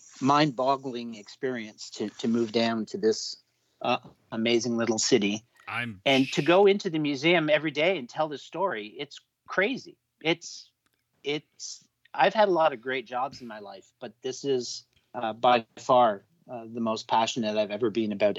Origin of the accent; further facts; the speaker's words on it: Toronto, Ontario, Canada; so I'm from Toronto. I'm a Canadian.